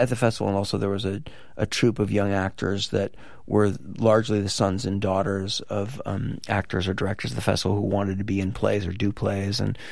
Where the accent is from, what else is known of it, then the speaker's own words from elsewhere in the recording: Oregon, United States; Yes, yeah. I'm from Oregon, yeah.